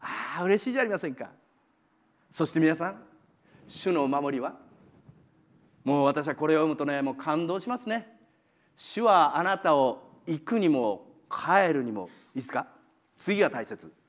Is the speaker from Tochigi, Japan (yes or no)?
yes; Tochigi, Japan; しばらく前に私、田舎に、私栃木県なんですけど、田舎に帰りまして